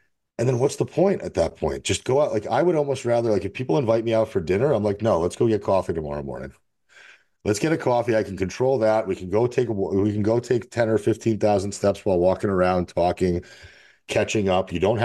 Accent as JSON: {"language": "English", "country": "Russia", "moved": "yes", "lives_now": "United States", "said": "I mean, when I first moved to America, I'm from Russia originally, and we moved to America in 89."}